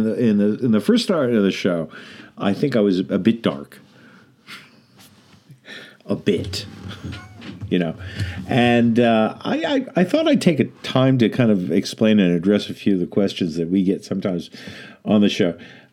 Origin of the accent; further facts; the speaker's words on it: Boston, Massachusetts, United States; moved away; I was brought up in Boston. My father worked at a business in Boston, and he was laid off, and he saw the change.